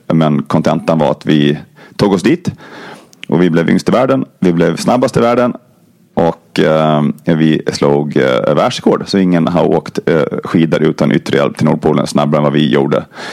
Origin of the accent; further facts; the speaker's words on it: Gotland, Sweden; Jag är 49. Jag kommer från Gotland, som ni kanske hör. Och bitvis så sluddrar jag lite och jag pratar också väldigt fort.